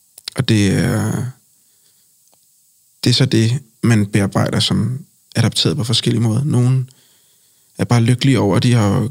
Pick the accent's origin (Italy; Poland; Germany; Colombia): Colombia; now in Denmark; Colombia er mit land. Og jeg mener selvfølgelig, at jeg kommer fra Colombia.